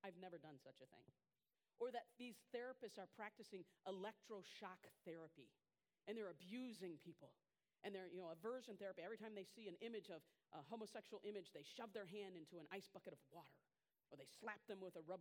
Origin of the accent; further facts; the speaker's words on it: West Lafayette, Indiana, United States; So in my hometown of West Lafayette, Indiana, last year, the city tried to pass an ordinance to ban conversion therapy